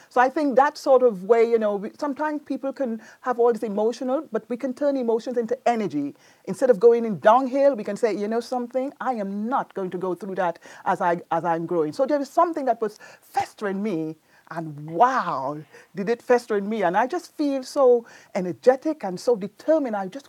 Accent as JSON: {"language": "English", "country": "Venezuela", "tie": "born or raised there", "also_born_or_lived": "Aruba / Trinidad and Tobago / New York City", "lives_now": "United States", "said": "I'm originally from Aruba, but I grew up in Venezuela and Trinidad and then New York City."}